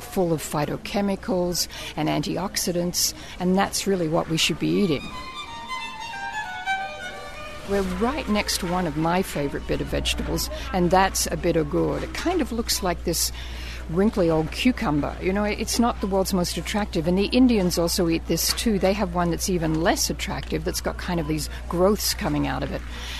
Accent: Melbourne, Victoria, Australia; now in New York, United States; And I grew up in Melbourne, so Australia

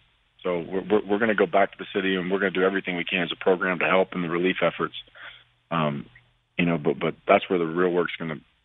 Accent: Louisiana, United States; And having been in hurricanes growing up in South Louisiana

